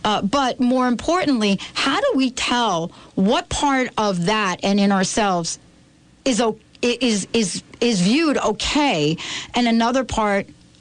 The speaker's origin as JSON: {"language": "English", "region": "New York", "country": "United States", "tie": "born or raised there", "said": "I got a call from someone that knew I grew up in New York and wanted to talk to me about it"}